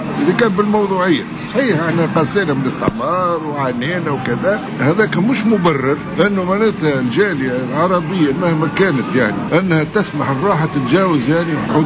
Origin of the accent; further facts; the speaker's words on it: Tunisia; أنا ما نقبلش فرنساوي يفرض عليه ثقافته في تونس، راه ما نفرضش عليه، هو يزمو يتأقلم مع ثقافتي